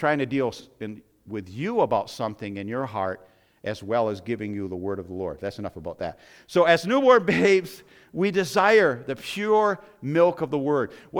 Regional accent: United States; I'm an American. I like things that I shouldn't eat.

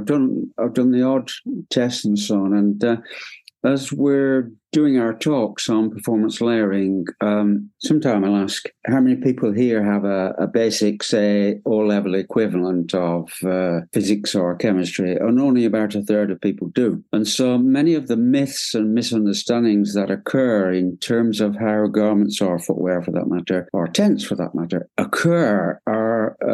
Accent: North West England, United Kingdom; accent: Lancashire; I grew up within Lancashire. You can hear my Lancashire accent, just as Stuart did.

